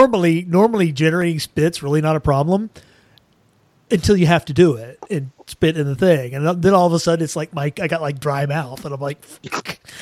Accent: Hawaii, United States; born there; Well, I was born in Hawaii

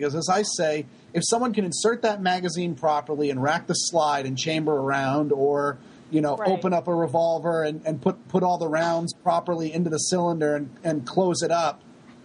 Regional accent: Maine, United States; Cause I mean, I grew up in Maine.

